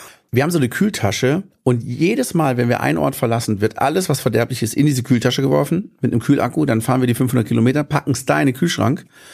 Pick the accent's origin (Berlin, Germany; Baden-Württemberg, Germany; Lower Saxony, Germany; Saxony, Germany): Baden-Württemberg, Germany; bei uns im Schwarzwald.